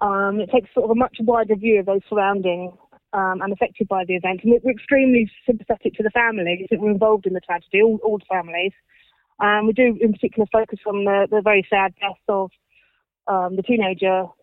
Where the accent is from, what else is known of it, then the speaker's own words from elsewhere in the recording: Cambridge, East of England, United Kingdom; born there; Myself, I was born in Cambridge